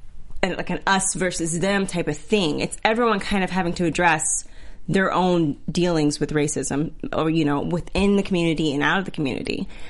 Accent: Texas, United States; also born or lived in Georgia; I'm from Texas and Georgia. I'm not surprised at all.

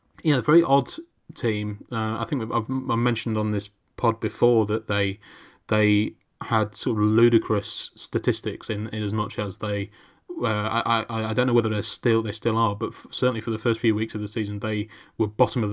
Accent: Bingham, East Midlands, United Kingdom; Yes, I was in the Wheatsheaf pub in my hometown of Bingham.

